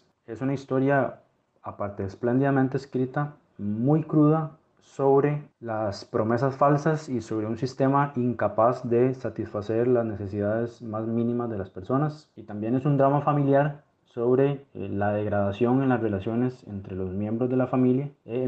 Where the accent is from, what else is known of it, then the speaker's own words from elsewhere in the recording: Costa Rica; Hola, soy de Costa Rica.